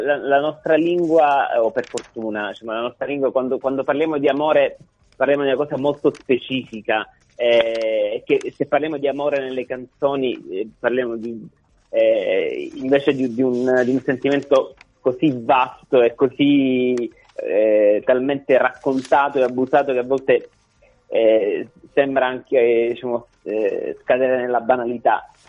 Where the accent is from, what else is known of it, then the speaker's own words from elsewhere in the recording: Palermo, Sicily, Italy; io sono palermitano, Veronica è toscana, ma da molti anni vivo a Palermo.